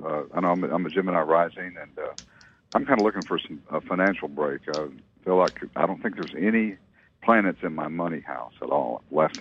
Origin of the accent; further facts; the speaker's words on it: Fort Worth, Texas, United States; born there; I was born in Fort Worth, Texas.